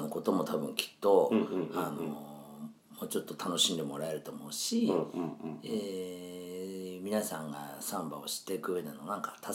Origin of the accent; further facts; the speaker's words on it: Otsuka, Tokyo, Japan; 大塚、これとても僕らの地元なんで